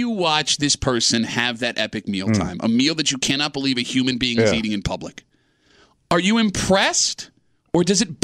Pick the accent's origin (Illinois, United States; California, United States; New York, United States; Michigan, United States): New York, United States; Gates; To her point, man, growing up in Gates, dating Italian girls, that was the best part.